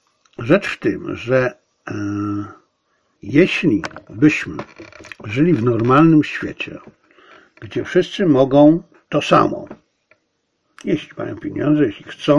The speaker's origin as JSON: {"language": "Polish", "country": "China", "said": "dla mnie, jako że ja jestem Chińczykiem, Polakiem, więc ten artykuł ma przełożenie również na Chiny."}